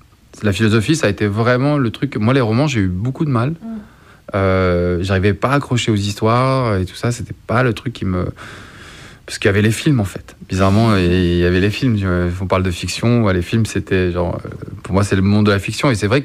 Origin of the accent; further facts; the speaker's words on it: Courbevoie, Île-de-France, France; Moi, j'étais à l'époque, j'étais de Courbevoie